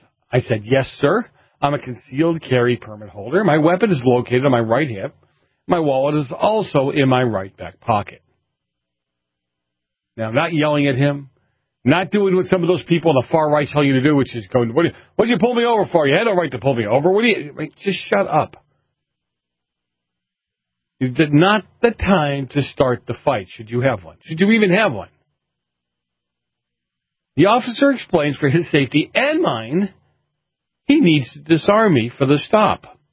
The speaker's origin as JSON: {"language": "English", "town": "Boston", "region": "Massachusetts", "country": "United States", "tie": "born or raised there", "said": "So growing up in quote-unquote the inner city, growing up in Boston"}